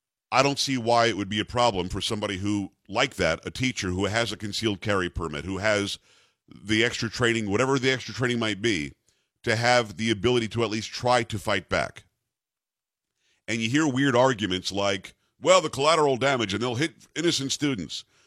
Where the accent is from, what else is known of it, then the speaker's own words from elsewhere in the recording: Florida, United States; I grew up in South Florida. I'm very familiar with Coral Springs and the Parkland area